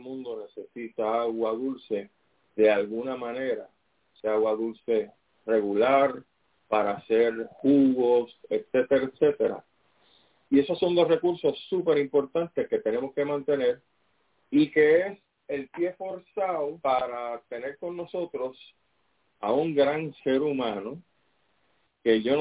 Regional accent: Mayagüez, Puerto Rico; porque yo soy allá de verdad, me crié en Mayagüez

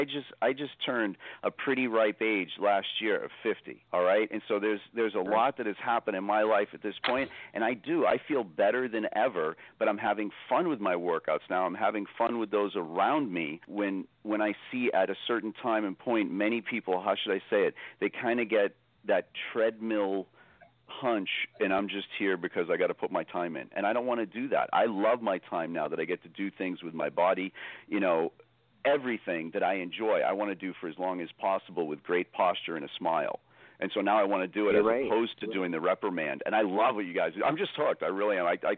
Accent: Ireland; Oh, my God, I'm Irish. I'm like a heater.

